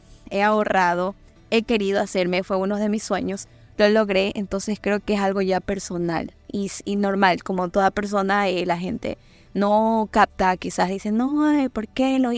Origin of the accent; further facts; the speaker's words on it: Puruá, Chimborazo, Ecuador; yo soy indígena de Puruá, Chimborazo, y pues yo vivo aquí años en la costa, pero obviamente mis raíces son de allá, de la sierra, por mis abuelitos, mis padres